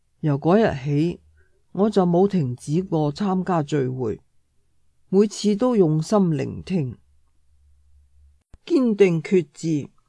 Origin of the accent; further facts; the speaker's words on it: Shanghai, China; now in Hong Kong; 1999年的圣诞节，我由上海来到香港探望我的丈夫。